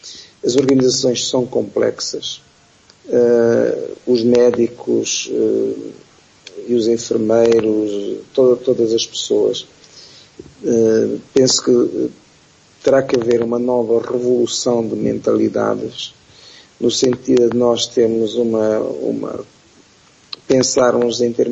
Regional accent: Beira, Sofala, Mozambique; Eu sou natural de Moçambique, da cidade da Beira, e lembro-me de correr os corredores do hospital da Beira.

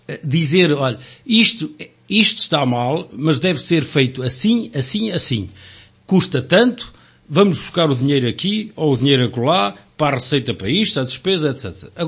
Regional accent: Portugal; nós somos, nós portugueses, de uma forma genérica, costumamos dizer mal numa primeira reação

